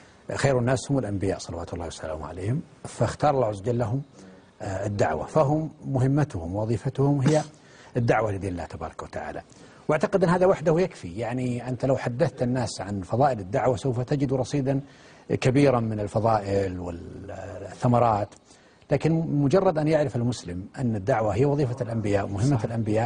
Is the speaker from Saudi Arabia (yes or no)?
yes; Saudi Arabia; قلت له من السعودية